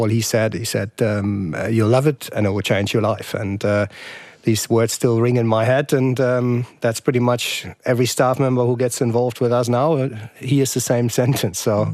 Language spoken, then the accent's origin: English; Germany; growing up in Germany, it's football is sort of a football and a jersey is given to you when you're born.